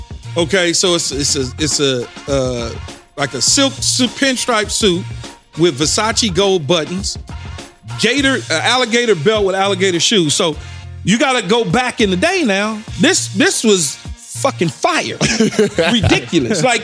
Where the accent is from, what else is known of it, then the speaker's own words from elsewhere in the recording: Los Angeles, California, United States; Man, I'm from South Central Los Angeles.